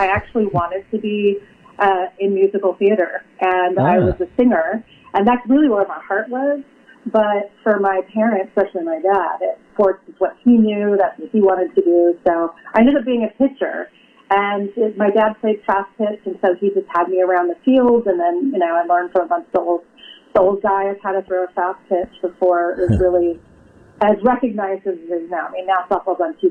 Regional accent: Portland, Oregon, United States; I grew up in Portland, Oregon.

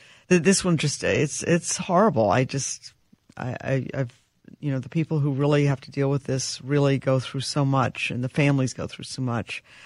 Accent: Minnesota, United States; but I'm from Minnesota.

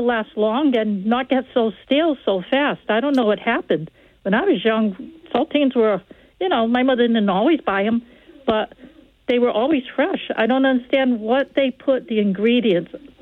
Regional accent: United States; As an American, if I have breakfast or lunch, I would be starving by 3 o'clock in the afternoon.

